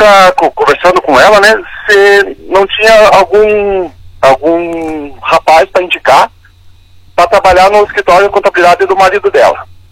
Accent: União da Vitória, Paraná, Brazil; Eu sou natural de Porto União, seu João, mas sempre morei em União da Vitória mesmo, né.

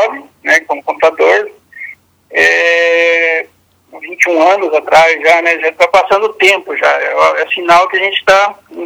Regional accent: Toledo, Paraná, Brazil; Eu sou de Toledo, sou nascido aqui em Toledo, né? Eu iniciei na contabilidade, tenho 44 anos

